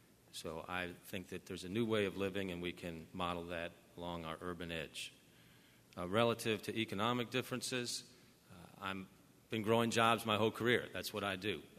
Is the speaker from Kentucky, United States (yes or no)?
yes; Louisville, Kentucky, United States; This is my hometown. My wife Alex and I have raised our four kids here. I love Louisville.